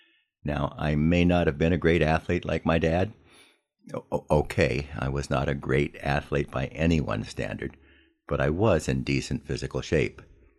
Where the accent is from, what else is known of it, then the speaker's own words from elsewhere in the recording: United States; The fact is, I liked being an American.